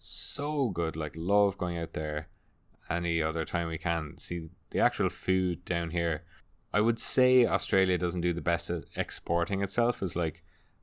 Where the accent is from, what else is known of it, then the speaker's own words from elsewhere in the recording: Ireland; obviously us being Irish, we kind of grew up with a very European focused like cuisine.